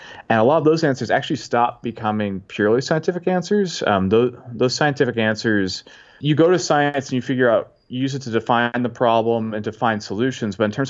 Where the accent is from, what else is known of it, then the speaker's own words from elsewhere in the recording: Massachusetts, United States; now in Washington, United States; I'm originally from Massachusetts. I'm from the United States. I now live in the DC area.